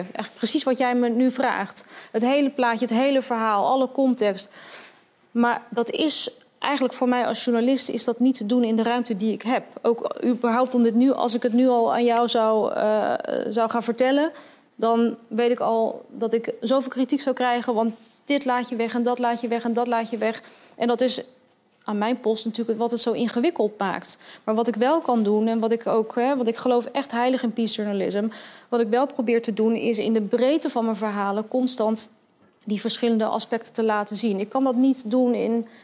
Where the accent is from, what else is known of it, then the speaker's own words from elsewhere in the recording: Netherlands; wij zijn journalisten uit Nederland, mijn cameraman is ook een Nederlander